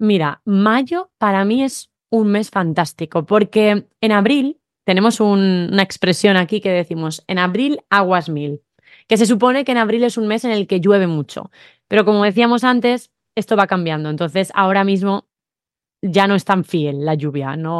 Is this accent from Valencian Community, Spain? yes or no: yes; Valencia, Valencian Community, Spain; como yo soy de Valencia y para mí las fallas son wow